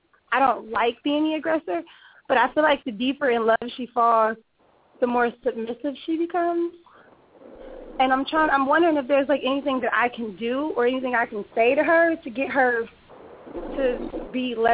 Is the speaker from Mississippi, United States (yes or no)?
no; Detroit, Michigan, United States; I'm from Detroit. I am calling because I have a relationship question.